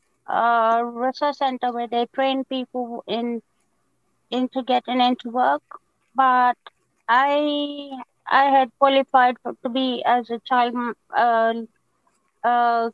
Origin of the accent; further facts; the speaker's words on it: India; born there; I was born in India in 1967. I have two brothers and one sister. And we had a lovely, happy life in India.